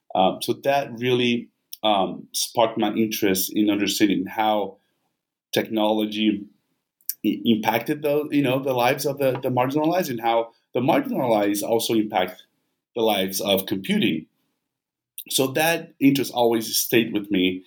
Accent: Vitória, Espírito Santo, Brazil; English is a second language; I'm originally from Brazil, from Victoria.

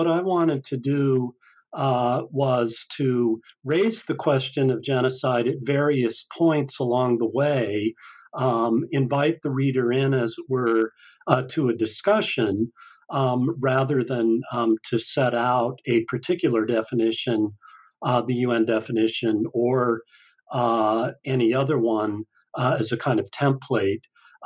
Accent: Salt Lake City, Utah, United States; I grew up in Salt Lake City, Utah, and did my undergraduate work at the University of Utah in English.

